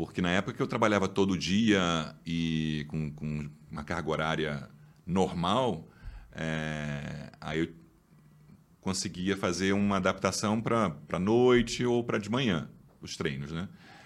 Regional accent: Rio de Janeiro, Brazil; só que como eu sou do Rio

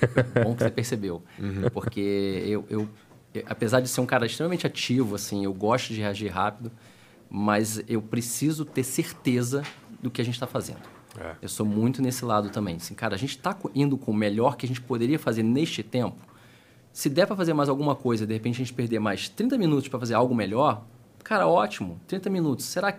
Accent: Rio de Janeiro, Brazil; Sou do Rio.

